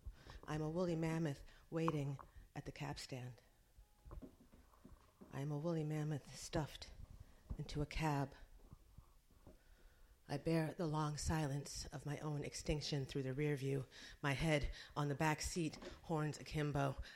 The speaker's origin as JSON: {"language": "English", "country": "United States", "said": "well, I'm an American, so it's often rather violent."}